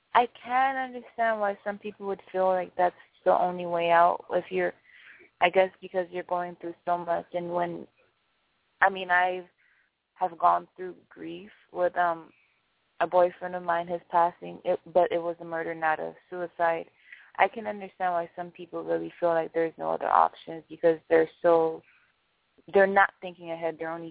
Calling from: Miami, Florida, United States

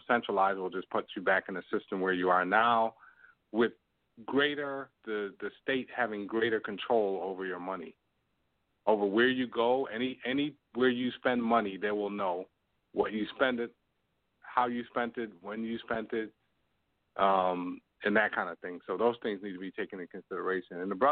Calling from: Toronto, Ontario, Canada; calling you from Toronto.

